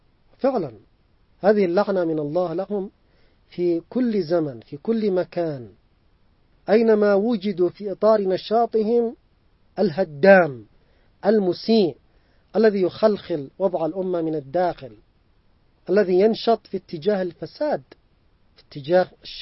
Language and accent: Arabic; Yemen; في مقايل مثلا عندنا في اليمن، في مقايل الجات